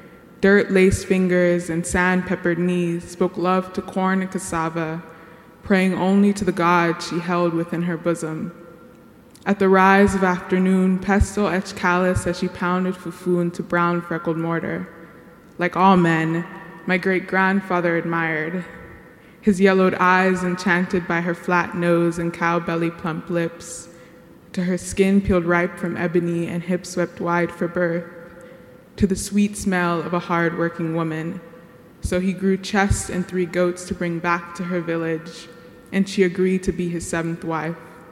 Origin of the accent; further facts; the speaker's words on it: Houston, Texas, United States; I'm from Houston, Texas